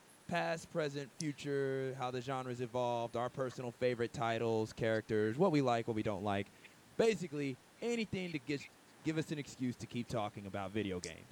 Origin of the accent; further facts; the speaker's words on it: Texas, United States; As I said before … I'm 27 years old, and I'm from Texas.